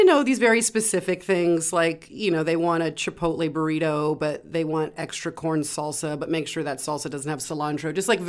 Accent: Sacramento, California, United States; I mean, I'm from Sacramento. I'm familiar with KCRA, but my career has been in cable television. I started off in the Bay Area, then LA, and ended up in New York the last several years.

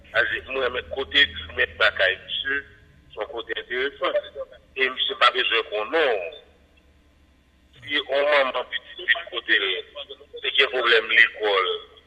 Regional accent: Haiti; c'est la vie, on est haïtien.

